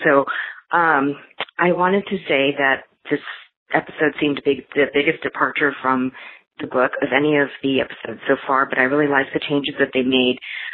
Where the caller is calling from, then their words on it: California, United States; I'm calling from California.